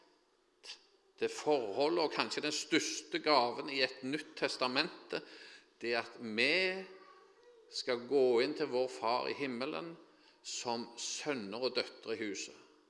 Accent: Finnøy, Rogaland, Norway; Jeg er jo fra Finnøy, der har de lagt en industri av bedehuskulturen.

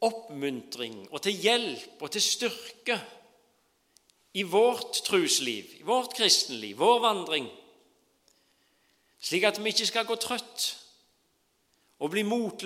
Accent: Rogaland, Norway; der jeg vokste opp, på en liten øy i Ryfylke, for å si det veldig beskjedent, for det er også en fin øy

